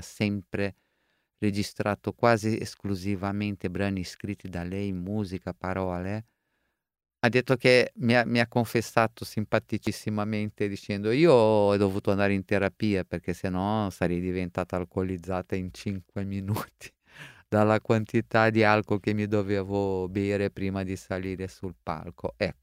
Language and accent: Italian; Rio de Janeiro, Brazil; lo sapete, io sono di Rio